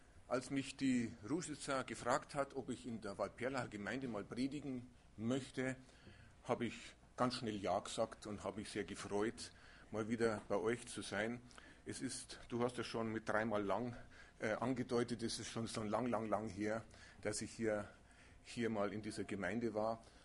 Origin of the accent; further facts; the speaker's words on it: Munich, Bavaria, Germany; ich bin also hier in München aufgewachsen. Meine Heimatgemeinde war die Gemeinde Isertal